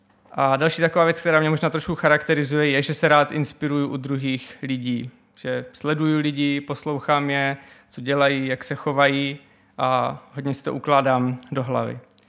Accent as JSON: {"language": "Czech", "town": "Paskov", "region": "Moravian-Silesian Region", "country": "Czechia", "tie": "born or raised there", "said": "Vyrůstal jsem v Paskově, což je městečko mezi Ostravou a Frýdkem Místkem."}